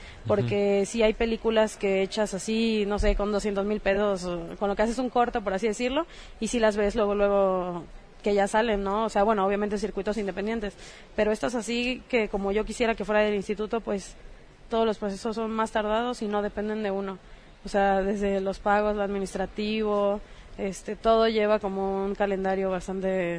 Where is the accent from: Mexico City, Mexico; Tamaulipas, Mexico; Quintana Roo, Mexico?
Quintana Roo, Mexico; Cancún; es lo que he visto desde que nací, soy nacida en Cancún, entonces nací con el turism